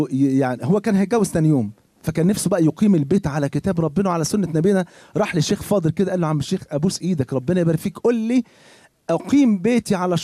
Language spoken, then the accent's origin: Arabic; Egypt; قلت زمان للشباب، عندنا في مصر